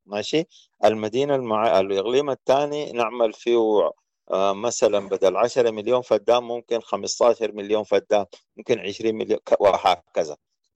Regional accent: Sudan; وإحنا هسه لما وقعت الحرب بالمناسبة اكتشفنا أنه أن إحنا كسودانيين كنا عايشين في نعيم وما جايبين خبر. لما مشينا البلاد المهجر ومشينا مناطق النزوح،

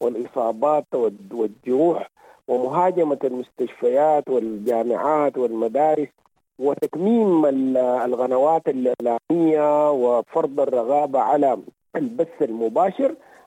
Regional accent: Sudan; الوضع كله حقيقة يتطلب وضع مشروع وطني نتحاور فيه كلنا كسودانيين لكي نخرج من هذه الأزمة.

